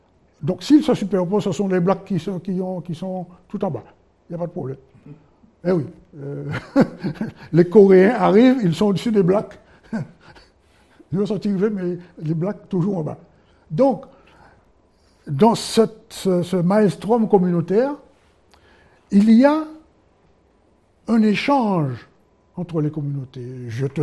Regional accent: Martinique; moved away; je suis parti de Martinique en 69 et je retourne en 72 travailler ici.

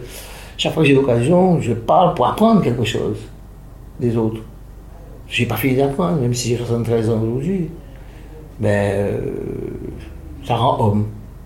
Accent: Guadeloupe, France; Je dis que ça m'a rendu très fier de Guadeloupe. Je suis de Guadeloupe.

